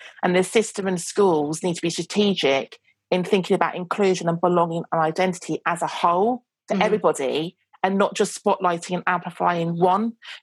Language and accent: English; South West England, United Kingdom; I was brought up in Devon, and like Devon is so white, so white.